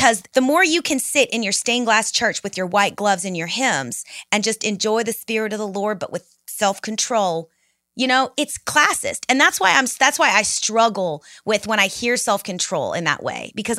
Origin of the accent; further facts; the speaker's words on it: West Coast, United States; But then I moved to the South and down here. So I'm from the West Coast.